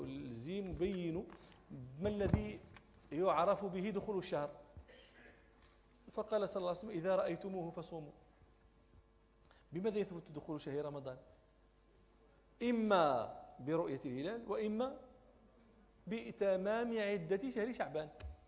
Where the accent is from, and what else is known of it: Morocco